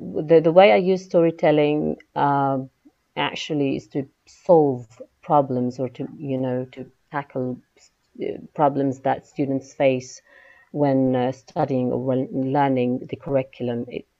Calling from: Gaza, Gaza Strip, Palestine; English is a second language; I'm joining in from Gaza, Palestine.

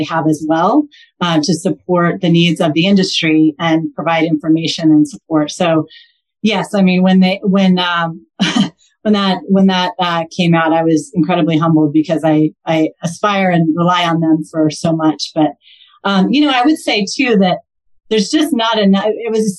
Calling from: Denver, Colorado, United States

